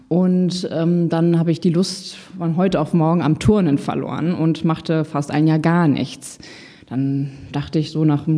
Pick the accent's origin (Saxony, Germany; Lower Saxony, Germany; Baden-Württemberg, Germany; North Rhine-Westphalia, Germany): North Rhine-Westphalia, Germany; Paderborn; now in Hamburg, Germany; Also ich bin damals aus persönlichen Gründen 2016 von Paderborn, meiner Heimat, nach Hamburg gezogen